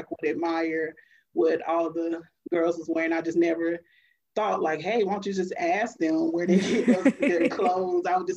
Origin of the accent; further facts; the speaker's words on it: Raleigh, North Carolina, United States; also born or lived in Smithfield; I am originally from North Carolina. I was born in Smithfield, raised in Raleigh, North Carolina, had a short stint over there on Peyton Street. Then we moved to North Raleigh.